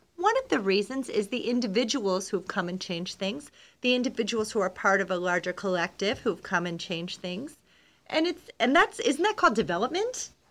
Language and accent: English; Dartmouth, Nova Scotia, Canada; also born or lived in Paris; I grew up in Dartmouth, and I went to the University of King's College.